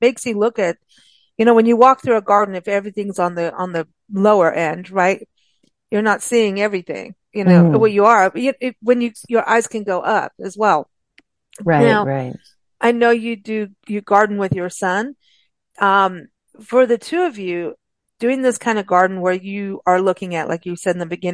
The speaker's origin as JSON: {"language": "English", "country": "South Africa", "tie": "born or raised there", "also_born_or_lived": "Kenya", "said": "growing up in South Africa and Kenya"}